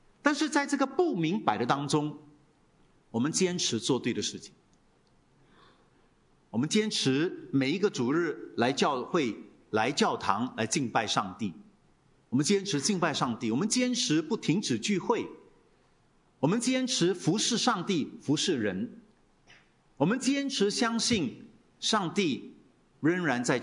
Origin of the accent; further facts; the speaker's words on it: Singapore; 我是土生土长的新加坡人哈，这不要误会我，我是拿外国人，因为很多信徒听了就觉得我是外国人，我就跟他说不是了，不是，我当过兵的哈，拿过来福士枪的啊，在新加坡土生土长